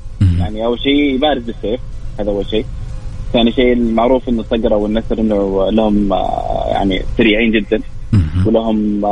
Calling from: Riyadh, Riyadh Province, Saudi Arabia; كنت الرياض يا غالي.

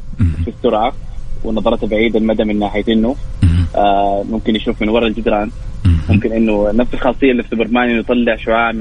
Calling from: Riyadh, Riyadh Province, Saudi Arabia; كنت الرياض يا غالي.

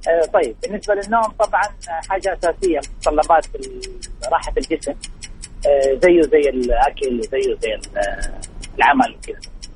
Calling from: Jeddah, Makkah Province, Saudi Arabia

